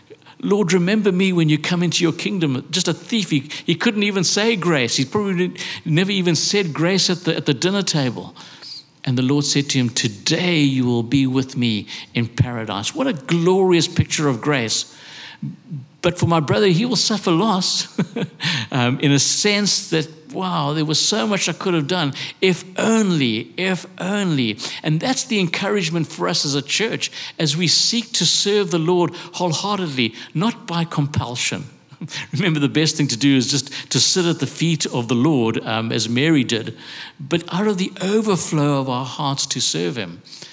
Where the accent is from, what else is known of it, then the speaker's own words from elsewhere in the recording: South Africa; I mean, I'm a South African.